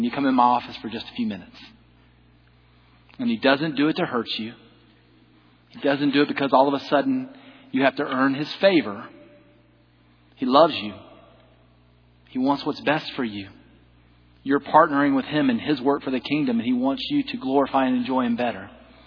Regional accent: South Carolina, United States; I'm from South Carolina. I pull the southern thing off a little better than he does.

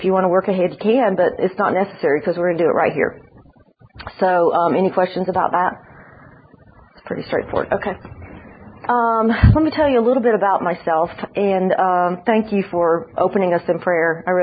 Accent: Alabama, United States; also born or lived in Indiana / Houston; now in Birmingham, United States; I did not grow up here. I grew up mostly in North Alabama, partially. My dad was in the military, so some other countries, and I was born in the north, in the Midwest, actually, in Indiana

